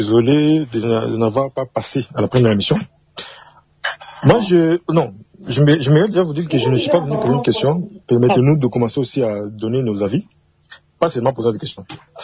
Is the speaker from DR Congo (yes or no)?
yes; DR Congo; on est Congolais